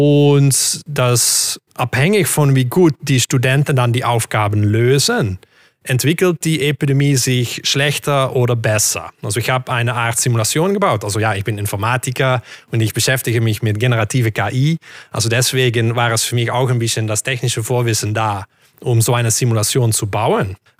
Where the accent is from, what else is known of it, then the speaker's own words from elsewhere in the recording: Netherlands; German is a second language; Ich bin Niederländer, deswegen ist mein Deutsch so komisch.